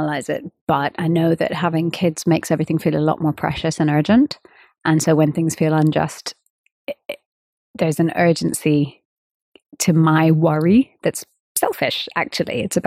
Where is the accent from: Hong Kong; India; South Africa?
India; of course I'm an Indian female musician